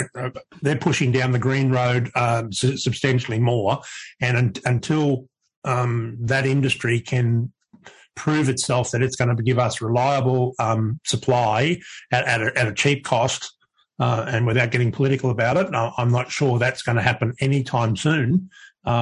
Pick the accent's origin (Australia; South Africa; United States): Australia; Brisbane, Queensland; in my hometown in Brisbane, we nearly had to have load shedding